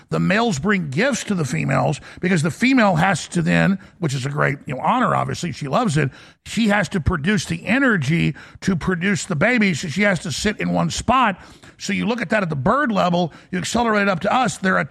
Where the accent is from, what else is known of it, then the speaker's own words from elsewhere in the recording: Texas, United States; let me just tell you my experience as a man growing up in Texas with both my grandfathers working, grandma's not working.